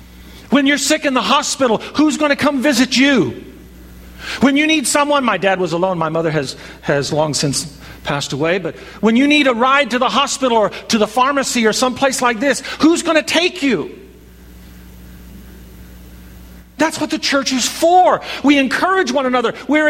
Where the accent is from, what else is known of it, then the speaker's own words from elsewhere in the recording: Arkansas, United States; now in California, United States; I was raised, David and I were both raised in a church that practiced closed communion. And when we came out from Arkansas to California, the church that we attended over in Dos Palos also practiced closed communion.